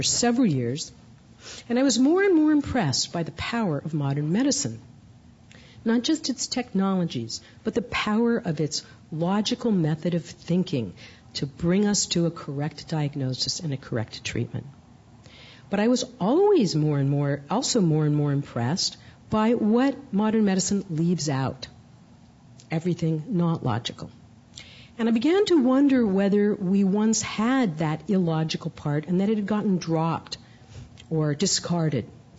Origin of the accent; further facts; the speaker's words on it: California, United States; born there; I'm a Californian by birth, and my family has been in San Francisco since before the Gold Rush.